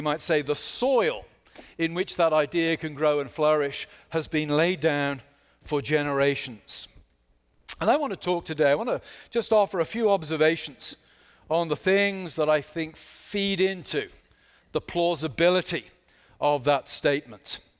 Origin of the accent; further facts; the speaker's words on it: United Kingdom; Just a week before, back in my homeland, you may tell from my accent, I'm not from Camden, New Jersey.